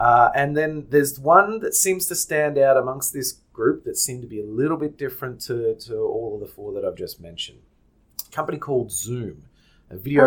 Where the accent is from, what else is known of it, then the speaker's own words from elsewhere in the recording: Australia; As Australian investors, unfortunately, we can't get access to the five IPOs because as Australian retail investors